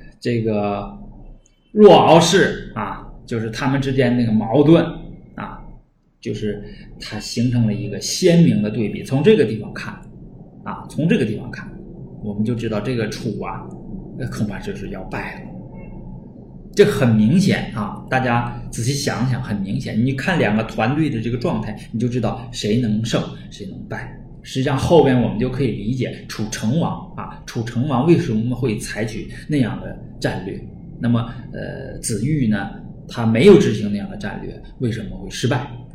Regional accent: Northeast China, China; accent: Northeastern Mandarin; 我们东北话就在里边呼噜啊

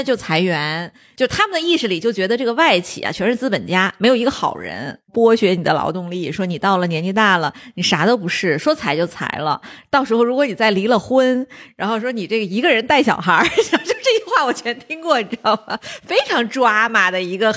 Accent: Northeast China, China; 因为我也是东北人，我也是这个父母也在体制内工作了一生哈

